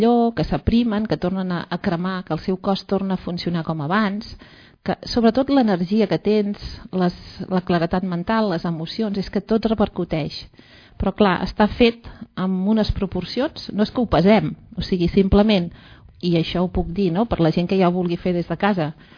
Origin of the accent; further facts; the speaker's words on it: Valls, Catalonia, Spain; com que soc de Valls i estimo molt Valls